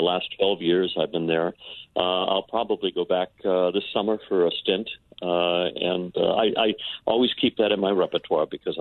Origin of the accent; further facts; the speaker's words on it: West Hartford, Connecticut, United States; I have to say that I had great parents growing up in West Hartford, Connecticut